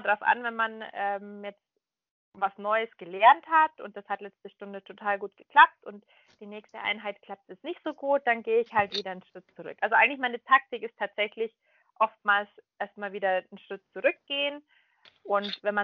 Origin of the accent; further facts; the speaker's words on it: Munich, Bavaria, Germany; also ich komme ja aus München